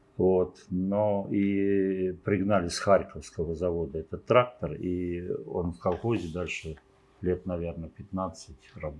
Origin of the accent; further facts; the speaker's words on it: Cherkasy Oblast, Ukraine; now in Russia; Я родился ныне за рубежом, на Украине. Угу. Есть такой Корсунь-Шевченковский район, угу, где когда-то в войну знаменитый район добивали Паулюса в Великой Отечественной. Угу. Вот там я родился, вырос.